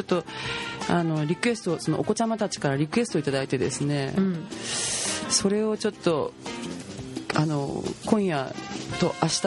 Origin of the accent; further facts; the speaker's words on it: Munakata, Fukuoka, Japan; 私宗像ってとこで育ちましたけど